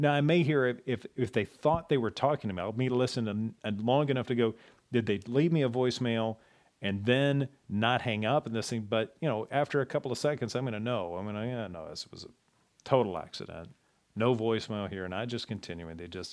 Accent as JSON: {"language": "English", "town": "Lexington", "region": "Kentucky", "country": "United States", "tie": "born or raised there", "said": "I went to a little coffee shop called the Chocolate Hauler in my hometown of Lexington, Kentucky."}